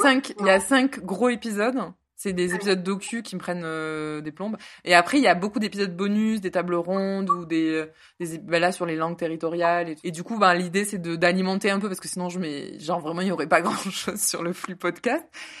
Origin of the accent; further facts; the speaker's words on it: Occitanie, France; born there; l'occitan fait partie de ma culture, puisque je suis née dans le Tarn, et que ben, mes grands-parents maternels, au moins, en avaient quelques notions